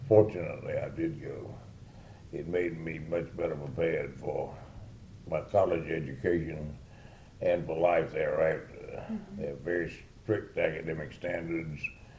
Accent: Marietta, Georgia, United States; I grew up in Marietta, which was a very small country town, 20 miles from Atlanta, with one two-lane road and the streetcar.

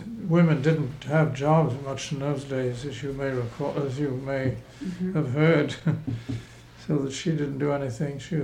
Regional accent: Merion, Pennsylvania, United States; born there; I was born in Marion, outside Philadelphia, which was in those days in the outside, in the real country. Now it's practically absorbed by the city.

